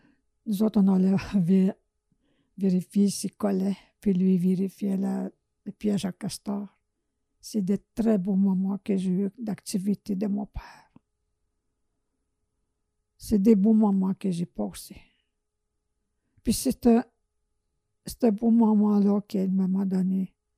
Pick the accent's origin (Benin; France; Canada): Canada; Tizagik, Quebec; J'étais natif de Tizagik. On était membre de Tizagik. On n'était pas membre de la bande ici au lac Simon. Je suis vraiment natif de Tizagik.